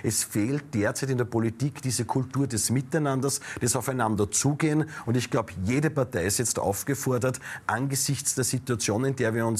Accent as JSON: {"language": "German", "region": "Upper Austria", "country": "Austria", "said": "Bei uns in Oberösterreich gibt es ein Sprichwort"}